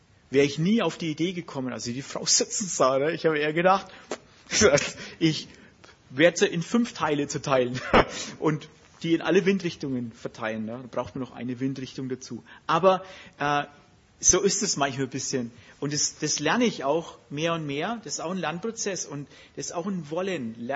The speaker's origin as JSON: {"language": "German", "country": "Germany", "said": "So sind wir Deutsche, wir sind halt ein bisschen so."}